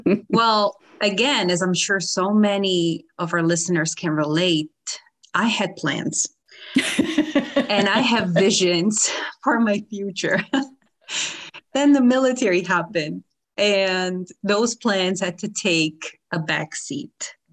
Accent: Naples, Campania, Italy; And oh, we were in Naples, southern Italy, my hometown.

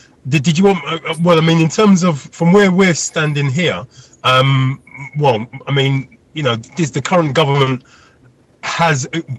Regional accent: England, United Kingdom; when I was growing up in England

